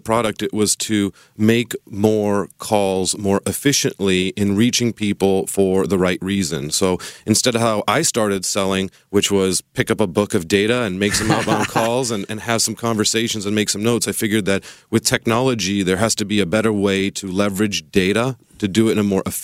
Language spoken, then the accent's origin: English; Sacramento, California, United States; it was important to me growing up in Sacramento and starting this out of UC Davis